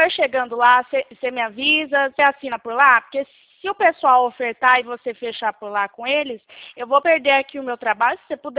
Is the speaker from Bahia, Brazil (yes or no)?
no; Presidente Prudente, São Paulo, Brazil; A gente, no caso, fica aqui no estado de São Paulo. Sou de Presidente Prudente, tá?